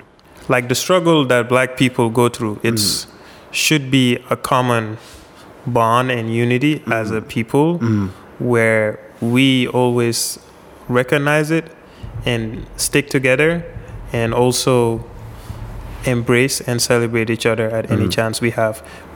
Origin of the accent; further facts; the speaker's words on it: Gambia; now in United States; I didn't grow up in the U.S. And clearly, growing to school in Gambia, growing up in West Africa or Africa, there's no such thing as this is a Black History Month.